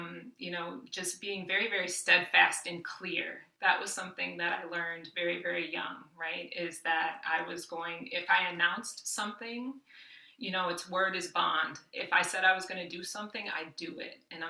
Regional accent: Midwest, United States; I grew up working class in the Midwest, you know, where everything was kind of a struggle.

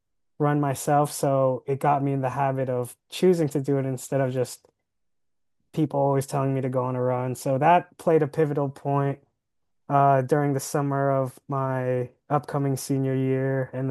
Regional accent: Virginia Beach, Virginia, United States; 31 years old, born and raised in Virginia Beach.

